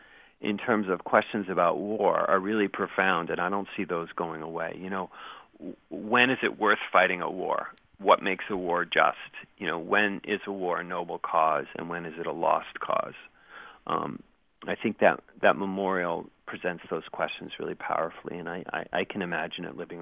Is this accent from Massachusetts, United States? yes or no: yes; Massachusetts, United States; Massachusetts accent that we all love around here. I'm from Cape Cod.